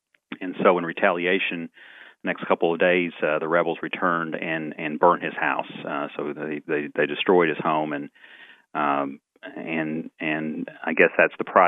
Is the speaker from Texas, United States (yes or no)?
no; Tennessee, United States; I grew up in Bradley County, and my ancestors have, my immediate family still live in Bradley County, and my ancestors have been in Bradley County since the 1830s.